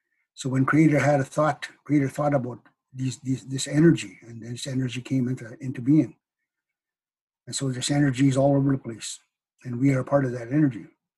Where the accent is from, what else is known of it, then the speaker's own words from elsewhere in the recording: Manitoba, Canada; I come from Opaskwayak Cree Nation, northern Manitoba. Of course, I am Hininyo Cree.